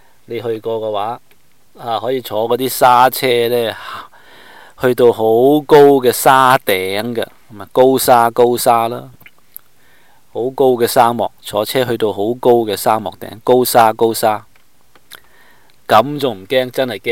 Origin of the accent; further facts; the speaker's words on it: Guangdong, China; 但我哋廣東人話啊，咁soft啊，咁舒服啊，我哋都識噶啦